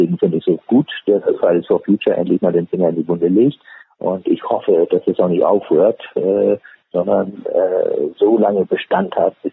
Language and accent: German; Hamburg, Germany; Als ich Kind gewesen war in den 50er Jahren, ich bin in Hamburg groß geworden